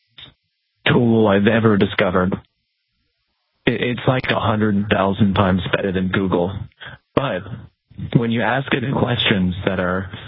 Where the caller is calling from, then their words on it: Hanover, New Hampshire, United States; No, I'm actually calling from Hanover.